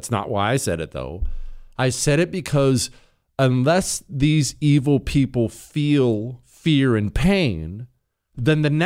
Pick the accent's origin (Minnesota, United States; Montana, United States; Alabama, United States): Montana, United States; I'm from Montana. I'm friends with many. Shoot, my folks ranch cattle.